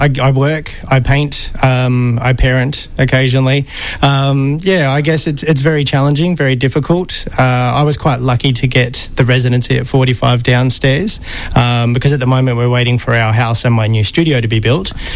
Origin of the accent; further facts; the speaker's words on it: Victoria, Australia; now in Melbourne, Australia; I grew up in Gippsland and studied in Gippsland, moved to Melbourne about 10 years ago